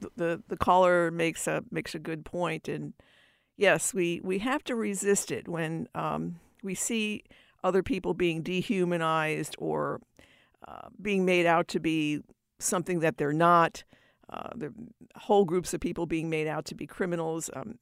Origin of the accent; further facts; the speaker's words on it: United States; I love being American. I owe so much to life in America.